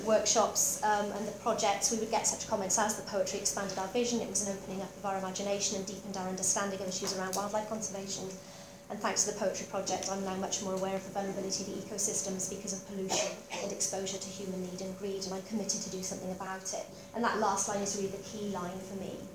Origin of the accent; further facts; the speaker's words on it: Dundee, Scotland, United Kingdom; I used to see harbour seals all the time when I was growing up near Dundee.